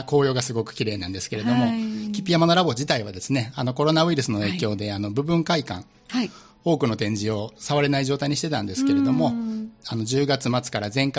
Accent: Sanda, Hyogo, Japan; 私は富士ヶ丘出身で、はいはい、富士小学校、富士中学校、もうずっとサンダで、はい、やっています。

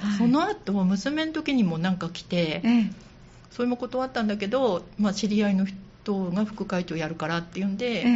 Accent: Sendai, Miyagi, Japan; also born or lived in Nara; その前10年奈良にいまして、その前は、地元の仙台の方にいたんですけども。

